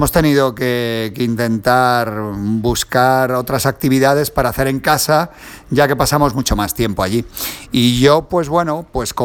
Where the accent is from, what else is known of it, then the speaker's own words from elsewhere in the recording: Spain; soy español y vivo en Madrid.